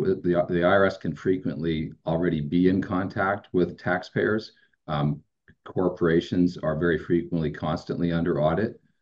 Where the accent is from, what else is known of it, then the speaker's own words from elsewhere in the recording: San Francisco, California, United States; now in Nevada, United States; Well, actually, now I'm in Nevada, but I'm from San Francisco.